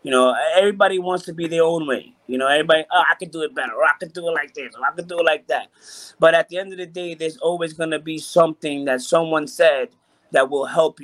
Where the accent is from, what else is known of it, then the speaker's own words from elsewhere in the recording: Ponce, Puerto Rico; born there; Where I was born in Ponce, Puerto Rico.